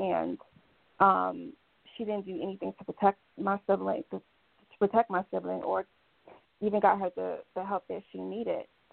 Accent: Englewood, New Jersey, United States; also born or lived in Brooklyn, United States; my parents were both from Jamaica, and I was born in Brooklyn, New York. I have a twin brother, and I have two younger sisters and an older sister. So we moved around a lot, unfortunately. But Englewood, New Jersey was where I spent most of my childhood years

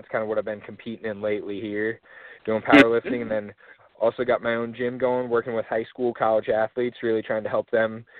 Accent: Peoria, Illinois, United States; from Peoria, Illinois, 22 years old.

